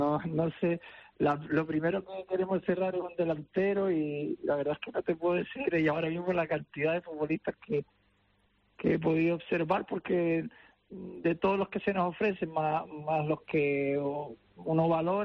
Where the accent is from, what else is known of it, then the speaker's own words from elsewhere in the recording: Canary Islands, Spain; a ver si me permite poder disfrutar como cualquier canario de ese partido